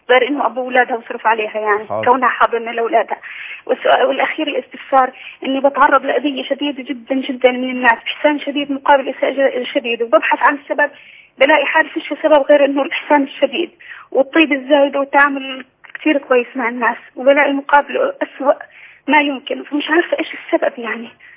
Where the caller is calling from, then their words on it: Jordan; عندنا بالاردن